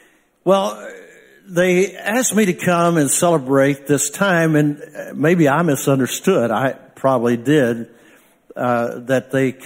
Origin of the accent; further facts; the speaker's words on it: Texas, United States; I'm from West Texas.